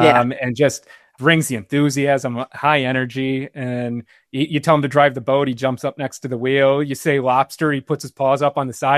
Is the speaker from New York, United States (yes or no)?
yes; Buffalo, New York, United States; a portion of sales from the book is going to a cancer institute, Roswell in Buffalo, in my hometown, where my brother works as a doctor.